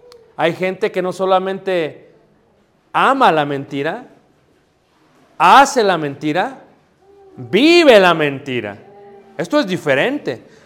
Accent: Coyoacán, Mexico City, Mexico; No, yo soy de Ciudad de México, de Coyoacán, hermano.

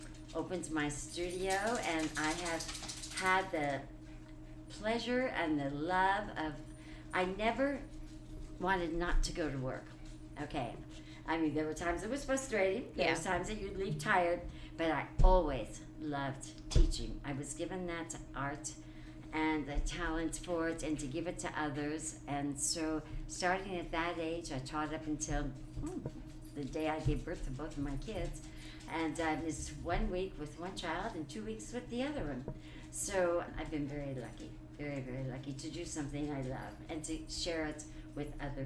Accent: San Francisco, California, United States; I had the opportunity to perform with him on stage and on his own shows. We're from San Francisco.

